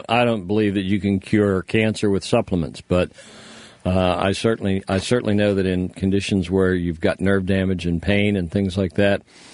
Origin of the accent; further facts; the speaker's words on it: Altoona, Pennsylvania, United States; Well, look, you're up in my old stomping grounds. I grew up in Altoona.